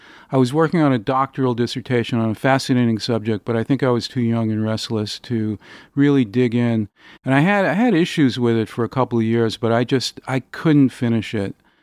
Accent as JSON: {"language": "English", "town": "Brooklyn", "region": "New York", "country": "United States", "tie": "born or raised there", "said": "Growing up in Brooklyn, growing up in Brighton Beach, you were a citizen of a small town."}